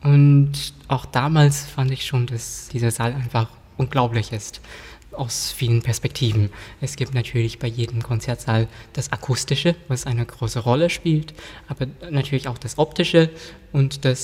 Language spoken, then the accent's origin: German; England, United Kingdom; German is a second language; now in France; dass ich einen englischen Pass besitze und mich sozusagen als Engländer bezeichnen würde und dass ich in Frankreich lebe seit ungefähr 10 Jahren.